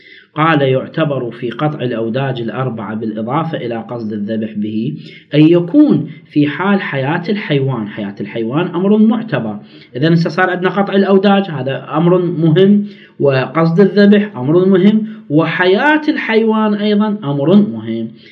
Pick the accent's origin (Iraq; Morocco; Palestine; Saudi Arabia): Iraq; لا، عندنا في العراق في أعرافنا أنه ما يجوز المرأة تذبح دجاجة ولا تذبح شاة